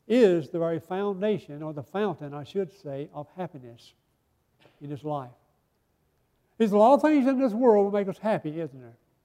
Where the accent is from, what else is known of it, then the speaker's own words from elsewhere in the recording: United States; I'm an American. I'm thankful that I was born and raised in this country.